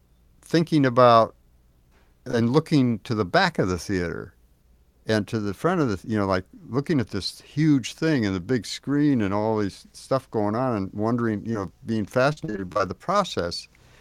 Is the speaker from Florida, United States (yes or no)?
no; Minneapolis, Minnesota, United States; And I was raised, you know, at that time, when I was that young, I was in Minnesota, Minneapolis.